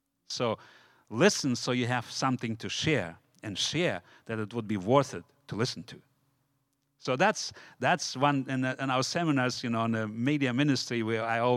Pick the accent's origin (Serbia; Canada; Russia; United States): Russia; Siberia; Like, I remember growing up in Siberia, you know, so we didn't have Bibles. They were all confiscated.